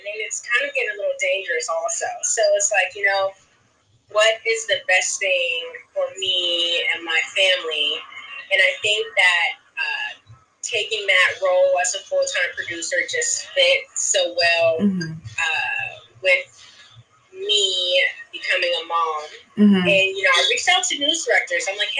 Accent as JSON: {"language": "English", "region": "Ohio", "country": "United States", "tie": "born or raised there", "said": "And now I'm back in my hometown in Ohio, doing what I love."}